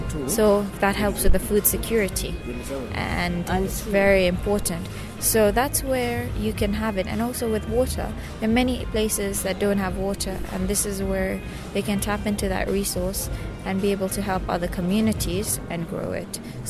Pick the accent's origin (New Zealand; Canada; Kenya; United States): Kenya; Mombasa, Mombasa County; I'm Kenyan. born and brought up in Mombasa. I'm quite mixed, so I do have French, Portuguese, and Indian blood.